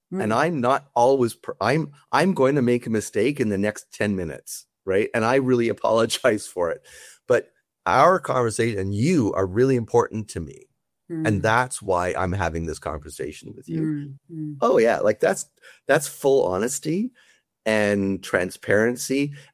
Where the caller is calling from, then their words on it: Toronto, Ontario, Canada; I'm from Toronto, Ontario in Canada.